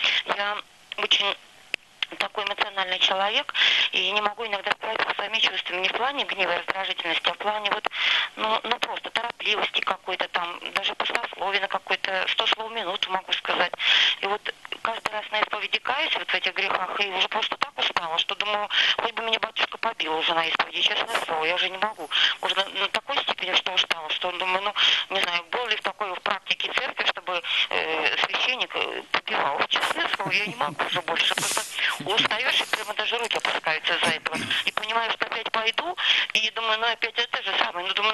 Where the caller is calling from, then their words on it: Smolensk, Smolensk Oblast, Russia; я из Смоленска.